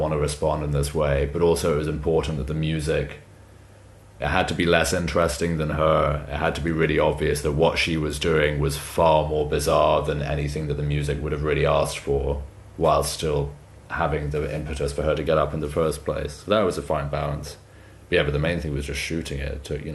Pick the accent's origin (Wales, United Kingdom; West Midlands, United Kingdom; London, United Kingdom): West Midlands, United Kingdom; I was actually back in my hometown in Shropshire doing some recording work by myself.